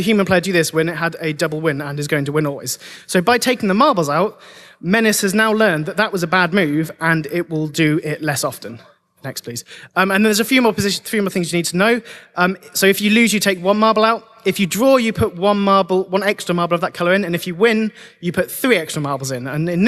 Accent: London, United Kingdom; I am from London.

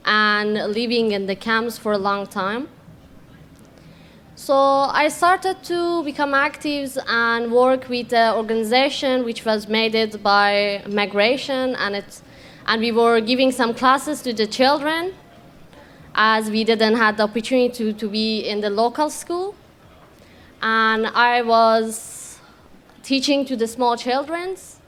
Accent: Afghanistan; English is a second language; from Afghanistan, a human rights activist.

